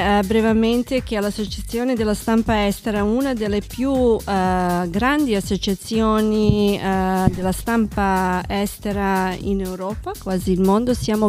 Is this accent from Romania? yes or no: no; Serbia; Italian is a second language; now in Italy; Sì, sono dei Balcani, dalla Serbia